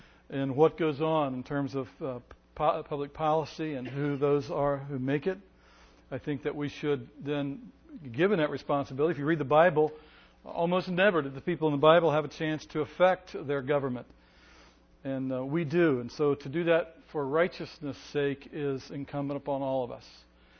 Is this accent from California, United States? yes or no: no; Ohio, United States; I grew up in Ohio, in which all politics are local and everybody voted their pocketbook all the time.